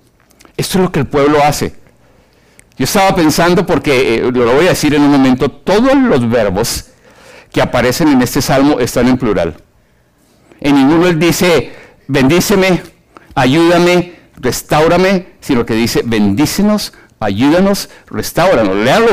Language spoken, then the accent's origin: Spanish; Colombia; Decimos en mi país, en Colombia